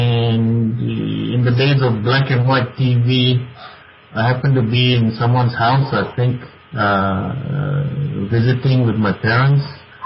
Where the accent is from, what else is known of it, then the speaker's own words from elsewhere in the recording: Singapore; also born or lived in Canada / New Zealand; now in Australia; So my parents are from India. I was born in Singapore and brought up there. And I studied in Canada for about 5 years. Then I lived in New Zealand for about 9 years, and now I'm here for the last 7 years.